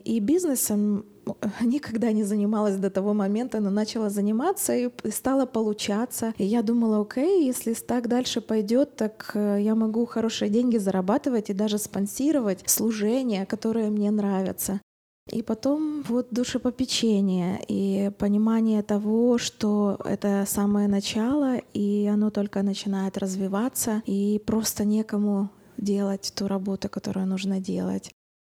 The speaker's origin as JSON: {"language": "Russian", "town": "Rivne", "region": "Rivne Oblast", "country": "Ukraine", "tie": "born or raised there", "said": "в городе Ровно. Это мой родной город. Я там родилась и выросла, и меня там все знают. Если я с 8 лет ходила в баптистскую церковь там"}